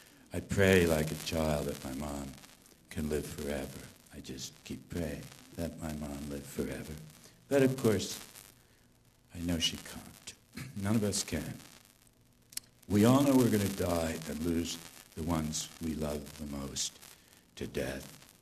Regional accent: Boston, Massachusetts, United States; I'm about as far away from my hometown of Boston as you can be in the United States, I guess, unless you're in Alaska or Hawaii

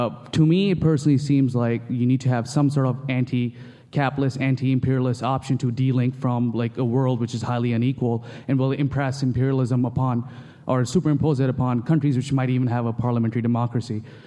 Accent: Pakistan; I am from Pakistan, and I've been really motivated by the Arab Spring. But nevertheless, being from Pakistan and being raised there

